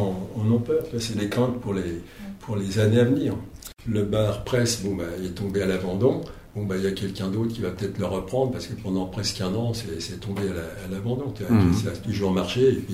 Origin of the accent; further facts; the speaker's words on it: Nogent-sur-Marne, Île-de-France, France; Quand j'étais jeune, j'habitais à Nogent-sur-Marne.